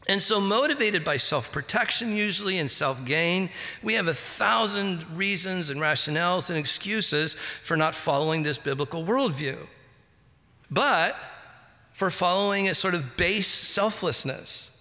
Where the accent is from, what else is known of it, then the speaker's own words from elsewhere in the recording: Santa Ana, California, United States; Or I grew up in Santa Ana, California, where there were Hispanic gangs everywhere.